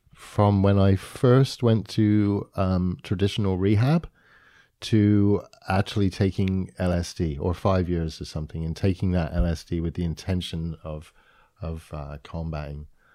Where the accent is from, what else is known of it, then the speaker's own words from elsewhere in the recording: Canada; born there; I'm Canadian born, so I right. was living in the States illegally.